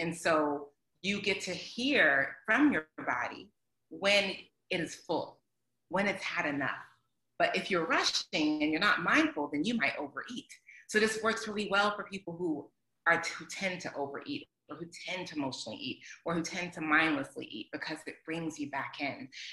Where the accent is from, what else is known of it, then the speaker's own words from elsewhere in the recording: Atlanta, Georgia, United States; I grew up in Atlanta. I had to. I had to figure it out for myself.